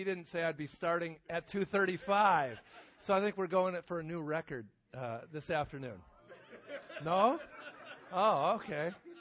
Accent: Chicago, Illinois, United States; I'm from the Chicago area. I was raised in a conservative synagogue.

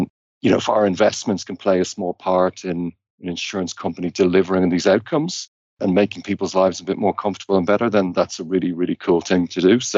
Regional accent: Dublin, Leinster, Ireland; moved away as an adult; So I grew up in Dublin in Ireland. So that's where I'm from originally. I spent the first 26 years of my life there.

